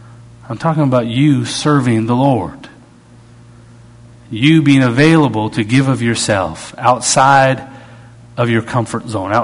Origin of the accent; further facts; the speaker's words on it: Canada; I didn't know how to play basketball. I'm from Canada.